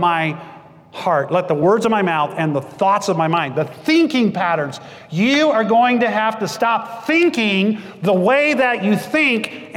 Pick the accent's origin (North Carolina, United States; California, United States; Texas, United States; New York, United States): Texas, United States; I grew up in South Texas, and the highest thing in South Texas is the overpass, where I grew up on Highway 85.